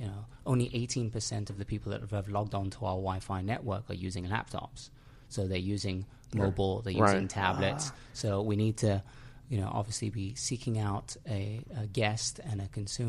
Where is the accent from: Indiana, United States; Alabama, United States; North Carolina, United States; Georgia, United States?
Alabama, United States; Yeah, I'm actually from Alabama.